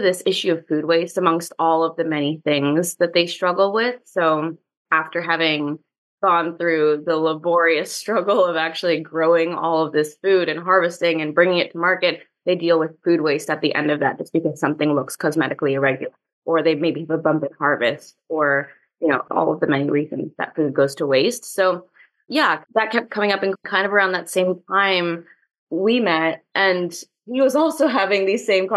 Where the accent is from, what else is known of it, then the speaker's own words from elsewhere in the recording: San Francisco, California, United States; I'm from San Francisco, born and raised, and left for a bit for various things, for school, for just being abroad for a little while.